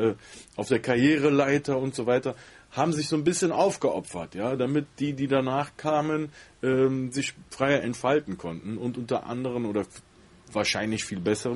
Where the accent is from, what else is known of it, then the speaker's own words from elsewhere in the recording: Cologne, North Rhine-Westphalia, Germany; meine Heimat ist hier, ich bin Kölner.